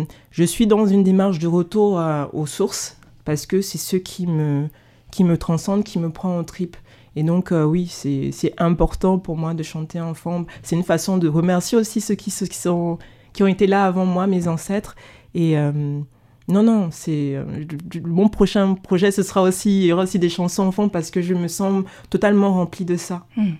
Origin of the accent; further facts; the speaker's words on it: Gabon; now in France; rapport à ma langue fang est particulier parce que je me considère comme déracinée, c'est-à-dire que effectivement j'ai grandi au Gabon, mais on m'a pas appris ma langue.